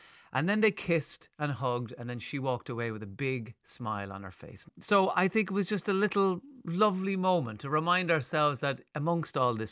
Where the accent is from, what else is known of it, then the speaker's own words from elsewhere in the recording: Munster, Ireland; And I grew up in County Limerick, and I grew up near a golf club